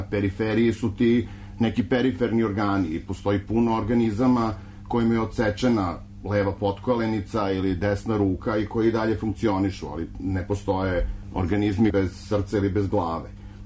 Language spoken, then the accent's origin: Serbian; Belgrade, Serbia; I ono što mene boli kod kruga dvojke, izuzev činjenice da je to moj zavičaj.